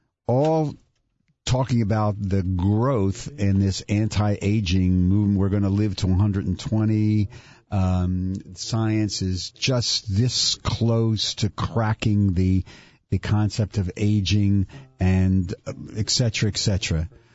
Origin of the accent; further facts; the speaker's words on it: Mount Airy, United States; I grew up in Mount Airy.